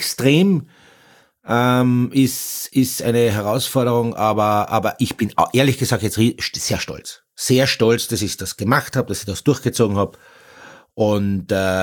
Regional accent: Carinthia, Austria; Wundert mich, warum der Begriff bei uns in Österreich, vor allem in Kärnten, so gängig ist.

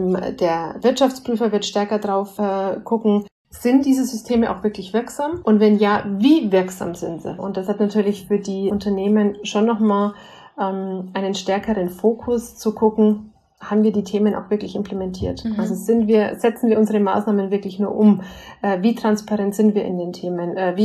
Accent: Bavaria, Germany; Das ist natürlich jetzt sprachlich für mich als Bayerin mit den Österreichern sehr eng.

